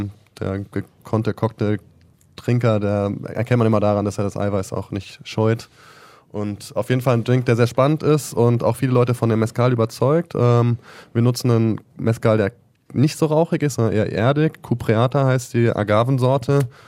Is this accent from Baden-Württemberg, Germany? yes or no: no; Berlin, Germany; da dachte ich mir, als Berliner bin ich ja in der Pflicht, ein guter Gastgeber zu sein.